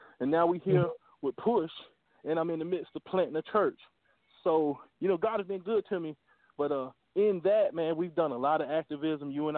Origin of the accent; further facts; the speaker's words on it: Gastonia, North Carolina, United States; Well, I grew up in Gastonia. Grew up on York Street, between York Street and Dallas.